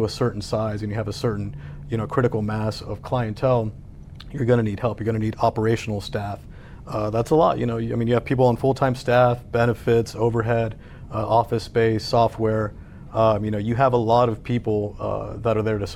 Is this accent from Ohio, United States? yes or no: yes; Ohio, United States; moved away; You know, I'm not from Texas. I grew up in Ohio. I came down to start a retail charter brokerage in Texas.